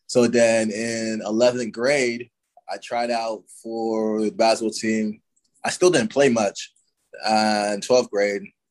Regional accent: London, United Kingdom; moved away; growing up in London, we just play soccer how kids play basketball

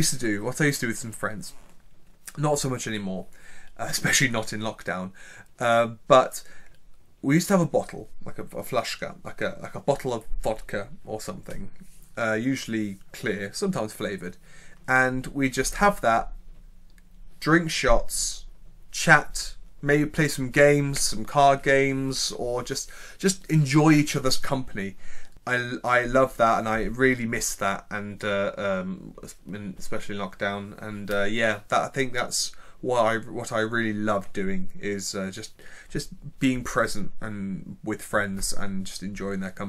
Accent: Leicester, East Midlands, United Kingdom; born there; now in London, United Kingdom; I was born in Leicester and I now live in London.

